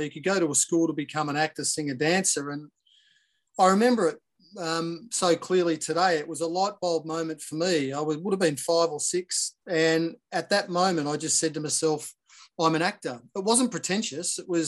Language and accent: English; Melbourne, Victoria, Australia; now in Sydney, Australia; I was Melbourne-based in the suburbs of Glen Waverley, Willers Hill. So, and I was there really for most of my childhood up until moving to Sydney to work on Home and Away when I was about 19, I think.